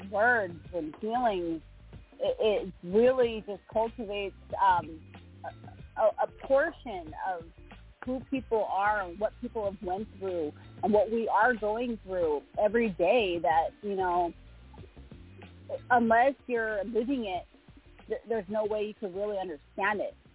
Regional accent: Phoenix, Arizona, United States; also born or lived in Southern California; I grew up in Phoenix, Arizona, and in Southern California, so I just fell in love with West Coast and East Coast hip hop.

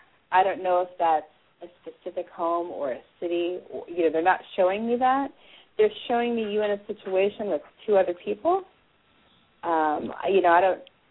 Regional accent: Seattle, Washington, United States; born there; Oh, thank you so much, Seattle. I was born in Seattle.

